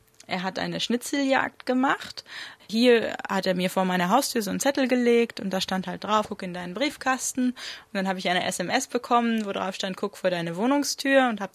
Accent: Nordhorn, Lower Saxony, Germany; Wir werden jetzt standesamtlich nächstes Jahr im Juni heiraten in Nordhorn, also in meiner Heimatstadt

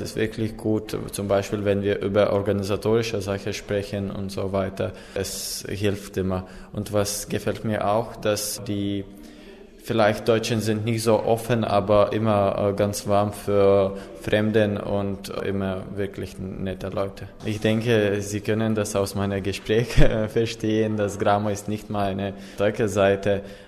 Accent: Lithuania; German is a second language; Ich komme aus Litauen. Ja, ich habe Deutsch in meiner Schule gelernt, von zweiter Klasse, seit ich 8 war. Und ja, jetzt bin ich 19

